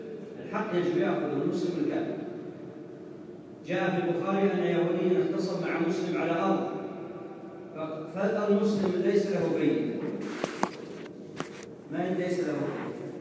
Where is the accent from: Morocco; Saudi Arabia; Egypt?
Saudi Arabia; يعني عندنا في السعودية الذين فجروا عندنا وحملوا السلاح